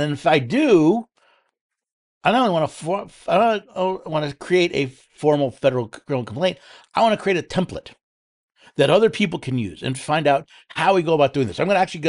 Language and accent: English; New York, United States; moved away; Because I am a refugee from New York State. I was born and raised there.